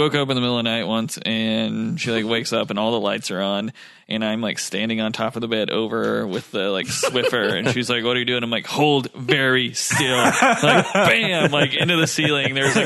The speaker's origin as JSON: {"language": "English", "region": "Kentucky", "country": "United States", "said": "we had a pool growing up, and we had like a pool light in it. We lived out in the country because we're from Kentucky or whatever."}